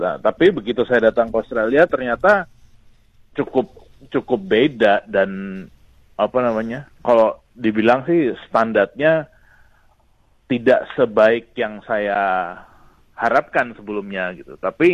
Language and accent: Indonesian; Jakarta, Indonesia; saya waktu itu besar di Jakarta. Jadi saya sampai lulus SMA di Jakarta